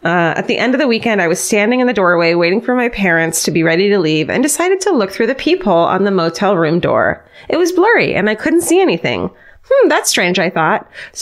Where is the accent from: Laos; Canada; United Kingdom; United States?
Canada; Saskatoon, Saskatchewan; I'm from Saskatoon, Saskatchewan, Canada.